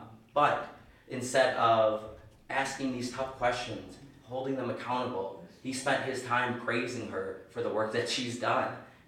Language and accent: English; Wisconsin, United States; And so I grew up in Wisconsin to a working home.